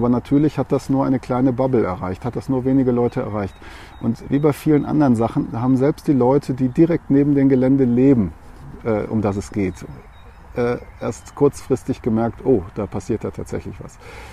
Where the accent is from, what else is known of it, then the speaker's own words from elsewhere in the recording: North Rhine-Westphalia, Germany; Aber so wie den Nordpark, wo ich groß geworden bin